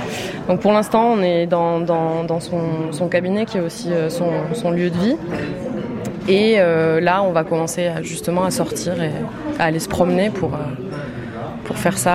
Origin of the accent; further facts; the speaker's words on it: Albi, Occitanie, France; Alors moi je suis née à Albi, j'ai grandi à Albi, donc dans la région toulousaine.